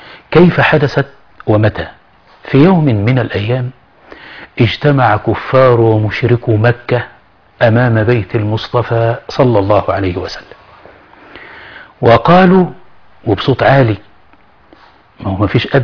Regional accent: Egypt; ما هي دي لهجتنا كمصريين.

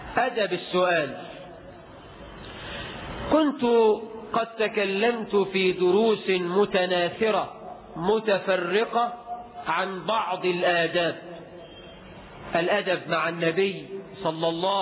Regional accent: Egypt; بلدنا مصر

